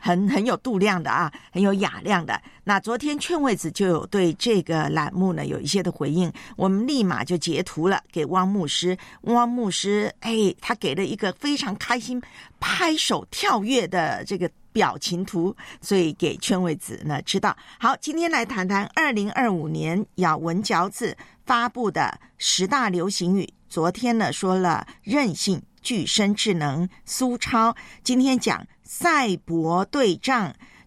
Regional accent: Taiwan; 以后退休能不能在我的老家台湾远程？

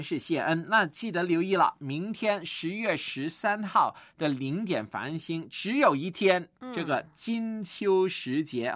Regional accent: Heilongjiang, China; 我们更北，我们黑龙江都九月都丰收了

